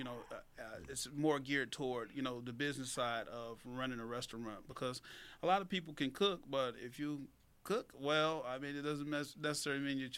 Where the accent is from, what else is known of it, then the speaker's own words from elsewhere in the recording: Chicago, Illinois, United States; Yeah, I grew up in Chicago.